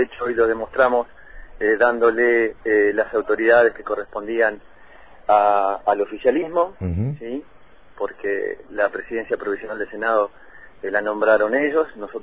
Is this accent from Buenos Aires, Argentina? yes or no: no; Río Grande, Tierra del Fuego, Argentina; Yo soy un muchacho de Río Grande